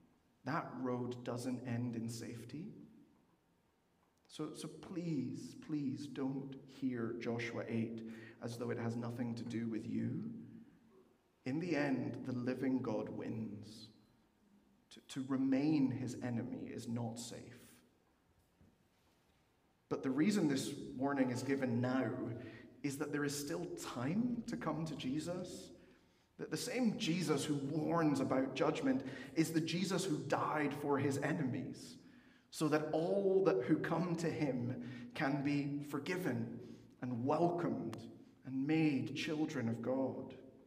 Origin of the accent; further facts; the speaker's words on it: Peru; growing up in Peru, I spent quite a bit of time marching in military victory and remembrance parades.